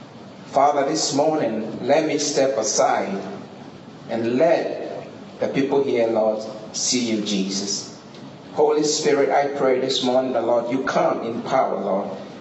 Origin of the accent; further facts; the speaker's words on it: Ghana; now in United States; I'm from West Africa, Ghana, West Africa, and I have been here in the United States since 91.